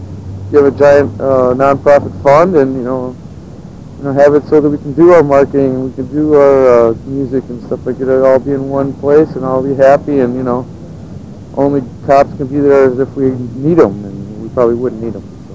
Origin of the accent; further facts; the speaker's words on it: California, United States; No, I'm from California.